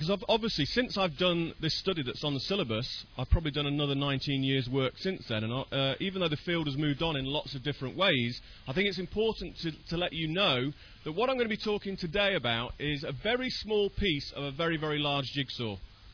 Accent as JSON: {"language": "English", "town": "Loughborough", "region": "East Midlands", "country": "United Kingdom", "tie": "born or raised there", "said": "interviews with just eight fruit machine gamblers in Loughborough. I mean, that was my hometown."}